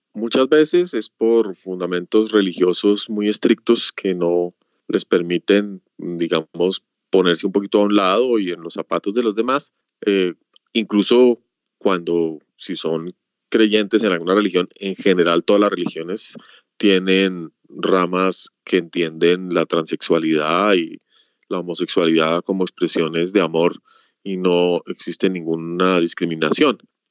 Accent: Colombia; tuviese que inventarme a mí misma en Colombia y me fue bien. Yo creo que me fue mejor que en cualquier otra parte porque pues estoy aquí en mi tierra

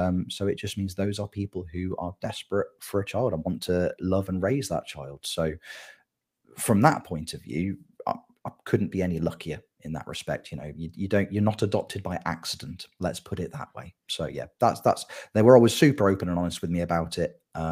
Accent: Malvern, West Midlands, United Kingdom; I was born in Malvern, which is a little village kind of just outside of Worcester, about an hour away from Birmingham, if we're doing big geography. And then I was adopted by a family from literally 5 miles down the road. So grew up very, very close to where I was born.

